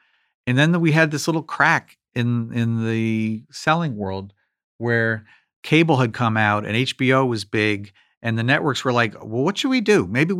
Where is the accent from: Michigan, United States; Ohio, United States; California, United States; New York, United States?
New York, United States; Like when I grew up in New York on PBS, you'd get Monty Python or Fawlty Towers or something